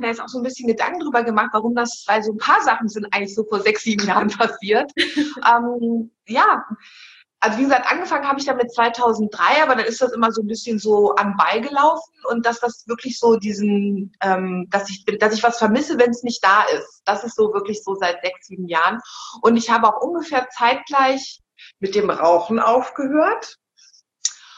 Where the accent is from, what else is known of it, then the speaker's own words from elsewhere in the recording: Bonn, North Rhine-Westphalia, Germany; ich komme aus Bonn